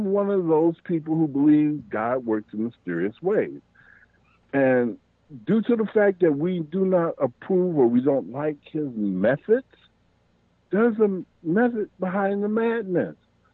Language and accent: English; United States; I'm like this. I am an American.